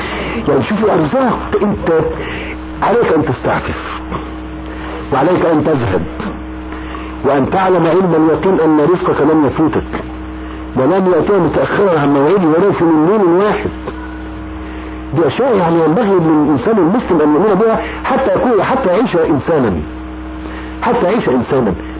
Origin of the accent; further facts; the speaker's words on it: Egypt; موت الأميرة ديانة، الناس كانوا يولدون عندنا في مصر